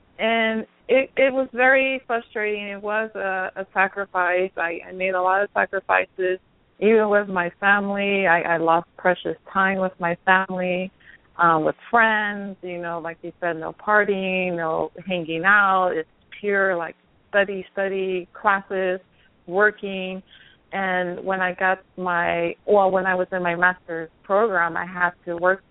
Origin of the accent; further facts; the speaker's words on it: Long Beach, California, United States; Well, currently I'm in Los Angeles, California, and I'm from California, but I grew up in Long Beach, which is this maybe 45 minutes from where I am now.